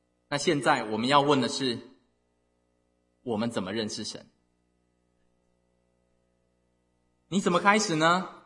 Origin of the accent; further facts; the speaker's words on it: Taiwan; 我来自台湾，所以我当然的想要以台湾的方式传统来当例子。